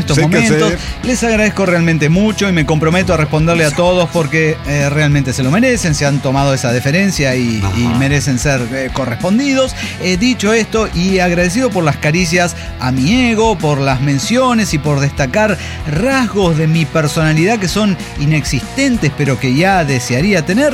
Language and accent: Spanish; Mexico; todo lo que no hicimos por el resto de las cuestiones que nos competen como mexicanos